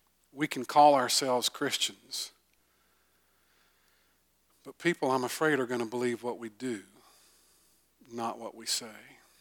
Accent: Bible Belt, United States; for those of us who grew up in the Bible Belt, you know, we had an advantage.

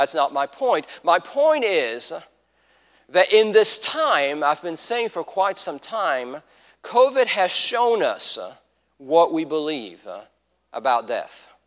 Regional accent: Italy; accent: French; English is a second language; moved away as an adult; now in United States; If you're picking up on an accent, it's there for a reason. I am French. Born and raised in Italy, and in 1991, I came to the States to go to Georgia Tech.

